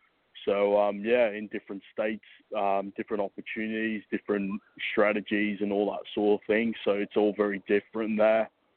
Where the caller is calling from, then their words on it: Sydney, New South Wales, Australia; I'm calling from Sydney, Australia.